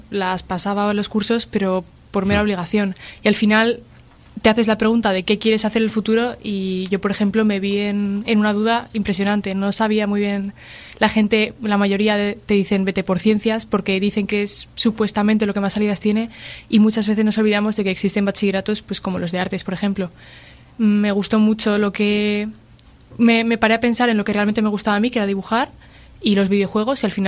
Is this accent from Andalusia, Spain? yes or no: no; Castro Urdiales, Cantabria, Spain; Pues yo vengo de Castro Urdiales